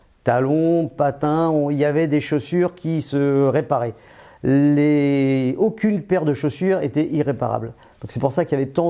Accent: Paris, Île-de-France, France; moi je suis né au 4e arrondissement à Bastille. Donc je suis un titi de la Bastoche et je suis resté à l'âge où j'ai 59 ans, je suis toujours resté à la Bastille.

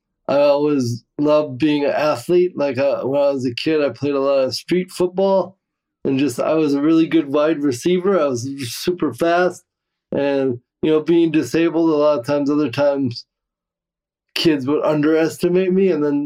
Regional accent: Cameroon; born there; Well, so I was born in Cameroon, West Africa.

